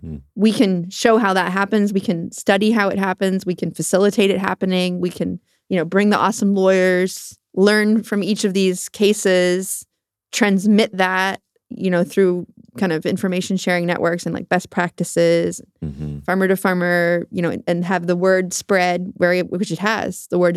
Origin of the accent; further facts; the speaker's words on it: Maine, United States; We had a huge migration to my home state during the pandemic